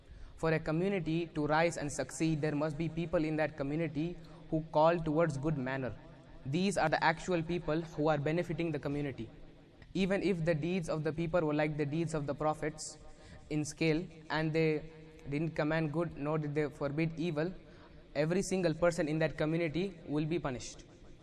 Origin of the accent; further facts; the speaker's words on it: Nebraska, United States; I am 14 years old and I am from Nebraska.